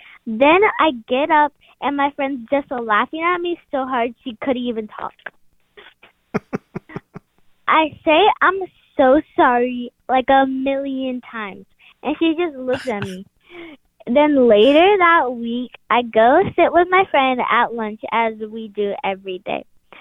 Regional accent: Texas, United States; I'm calling for That Story Show. … I'm from Texas.

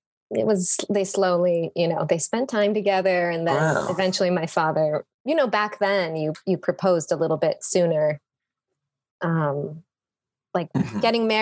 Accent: Jerusalem, Jerusalem District, Israel; Yeah, I was born and raised in Jerusalem, in Israel.

